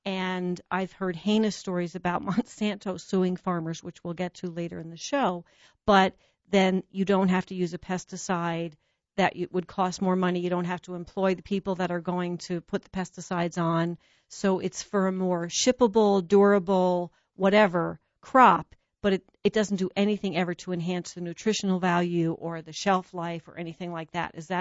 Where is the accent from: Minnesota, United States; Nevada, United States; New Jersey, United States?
New Jersey, United States; I'm from Jersey.